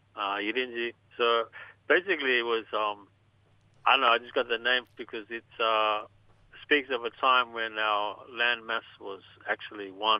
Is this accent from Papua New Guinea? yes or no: yes; Papua New Guinea; Well, I'm from Gabba Gabba in Papua New Guinea.